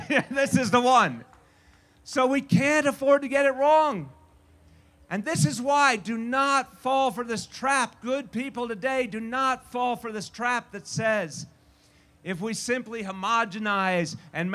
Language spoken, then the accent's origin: English; New York, United States; And I say this from the bottom of my heart as a New Yorker.